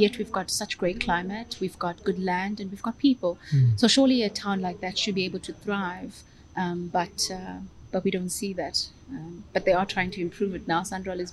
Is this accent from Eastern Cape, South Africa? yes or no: yes; Lusikisiki, Eastern Cape, South Africa; highlighting that I'm from Lusikisiki and the work that I do as a business. I find that Lusikisiki is one of the towns